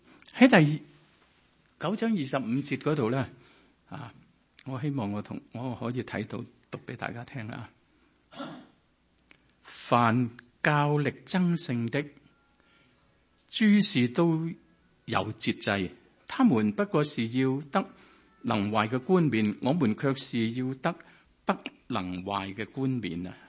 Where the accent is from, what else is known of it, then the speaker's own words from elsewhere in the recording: Hong Kong; 我是香港嚟噶吓，嗰阵时系香港一打咧